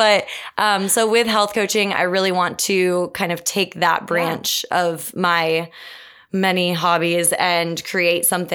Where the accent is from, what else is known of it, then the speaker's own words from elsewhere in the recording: New York, United States; Both of my parents grew up in my hometown south of Buffalo and lived there essentially their whole lives.